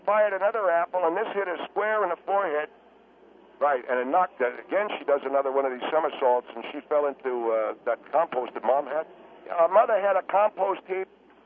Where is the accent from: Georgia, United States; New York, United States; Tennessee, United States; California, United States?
New York, United States; Buffalo; She lived across the street from us. We grew up in the Buffalo, New York area, Mr. Henry.